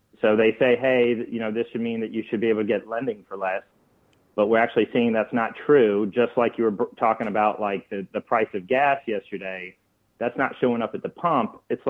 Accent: Mississippi, United States; now in Nashville, United States; so I'm from Mississippi. I live in Nashville now.

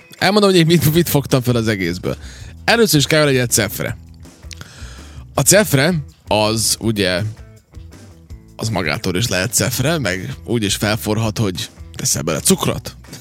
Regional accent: Vojvodina, Serbia; mi itt nőttünk fel Vajdaságban, a pálinka az elkerülhetetlen.

